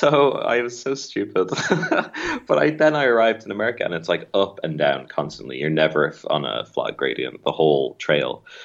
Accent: Ireland; growing up in Ireland

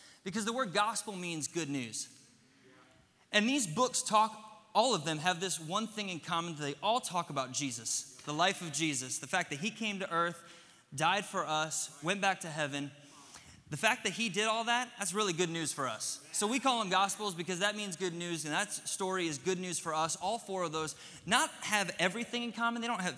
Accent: Michigan, United States; I'm actually from Michigan, born and raised from the Mitten.

